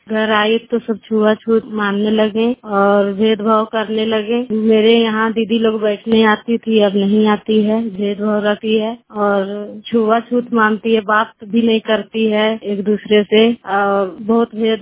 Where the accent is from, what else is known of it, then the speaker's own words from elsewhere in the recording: Jharkhand, India; मैं रमुआ से हूँ, मेरा जिला हजारीबाग है।